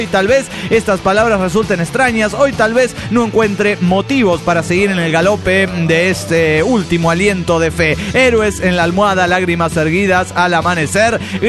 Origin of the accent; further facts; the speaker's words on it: Valencia, Carabobo, Venezuela; de Valencia, Venezuela.